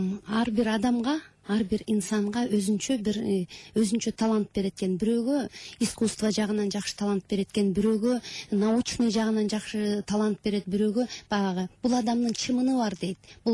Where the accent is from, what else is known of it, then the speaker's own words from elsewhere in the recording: Naryn, Naryn Region, Kyrgyzstan; Негизгиси мен баягы Нарындын кызы болом, Нарындан өсүп чоңойгом.